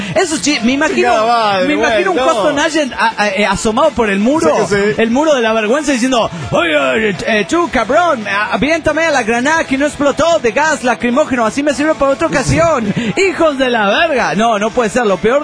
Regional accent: Tijuana, Baja California, Mexico; Hola, ¿cómo están? … de Tijuana, Baja California, México.

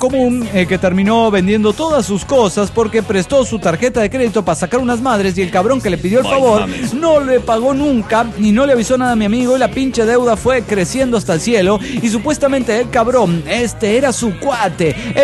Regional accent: Chilpancingo, Guerrero, Mexico; de Chilpancingo, Guerrero, México

